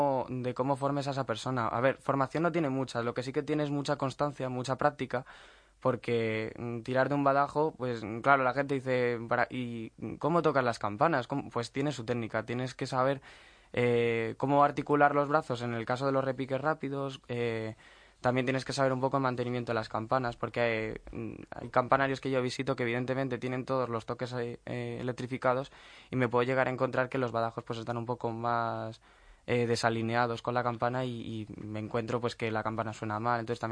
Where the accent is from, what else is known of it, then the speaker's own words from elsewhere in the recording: Canary Islands, Spain; recuerdo cintas de VIH que grababa mi madre cuando éramos pequeños en Gran Canaria y debía de tener como 3 o 4 años